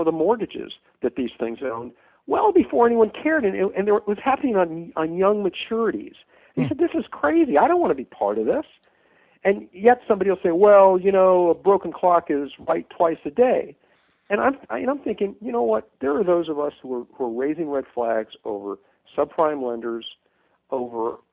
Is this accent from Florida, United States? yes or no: yes; Miami, Florida, United States; I'm from Miami